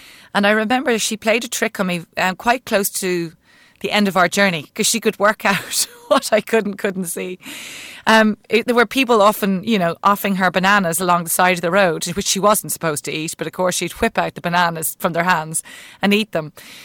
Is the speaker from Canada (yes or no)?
no; Ireland; And also because I'm Irish and Catholic and guilty all the time